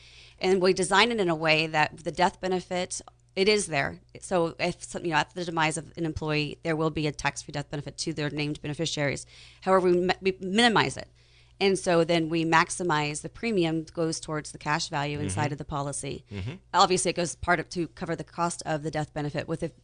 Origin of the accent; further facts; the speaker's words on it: California, United States; I was born and raised in Sonoma County.